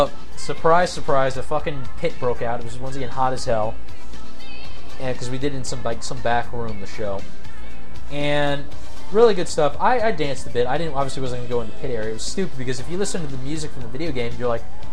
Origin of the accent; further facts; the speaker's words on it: United States; Well, I'm an American. What do you expect?